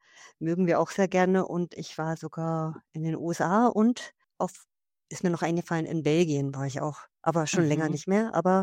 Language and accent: German; Germany; also born or lived in Switzerland; Ja, natürlich mein Heimatland, Deutschland. dann habe ich fast 20 Jahre in der Schweiz gelebt